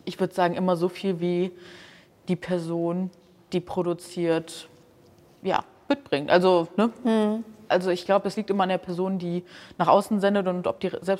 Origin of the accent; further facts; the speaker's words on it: Hamburg, Germany; ich komme aus Hamburg